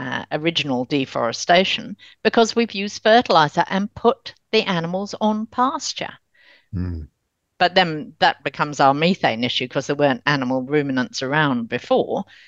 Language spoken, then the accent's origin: English; United Kingdom; moved away as an adult; And Britain, my home country, I lived there until I was 19